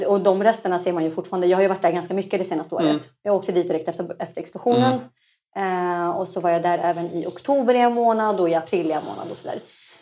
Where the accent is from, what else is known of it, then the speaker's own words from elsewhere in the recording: Stockholm County, Sweden; accent: Stockholm; hon tror hon är 08 för att jag pratar stockholmska